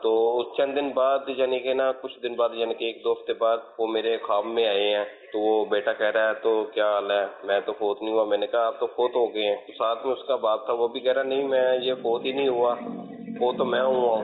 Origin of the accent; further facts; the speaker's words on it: Lahore, Punjab, Pakistan; now in Muscat, Oman; جی، میں Muscat Oman سے بات کر رہا ہوں، باہر کی کنٹری سے، میں بیسکلی لاہور کا ہوں۔